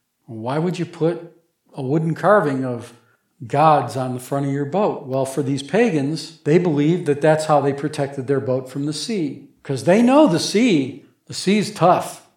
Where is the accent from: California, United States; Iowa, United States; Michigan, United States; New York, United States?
New York, United States; Syracuse; the ship stops in my hometown for three days, because that's where I grew up, with Syracuse. Of course, the Syracuse I grew up in was landlocked, so it's probably not the same one.